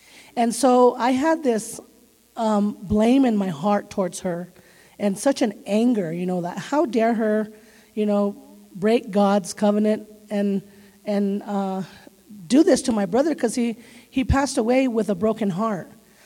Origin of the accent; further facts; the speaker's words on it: Santa Fe, New Mexico, United States; I am from Santa Fe, New Mexico, and this is my first cleansing stream I've ever come to.